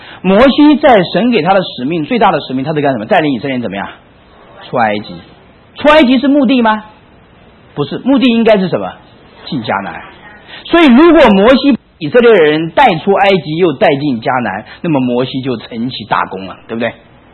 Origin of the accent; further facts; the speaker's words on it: China; 在我们中国人来讲